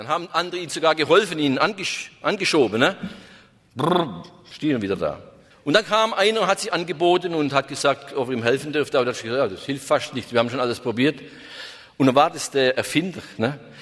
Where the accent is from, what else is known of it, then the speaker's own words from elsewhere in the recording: Baden-Württemberg, Germany; Hohenlohe, wo ich herkomme, aus der Hohenlohe